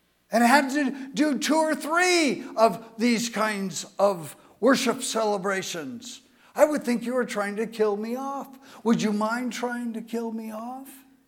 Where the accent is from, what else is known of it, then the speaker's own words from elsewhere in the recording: Scotland, United Kingdom; My last name's Jewish, but I'm a Scotsman. My dad was adopted.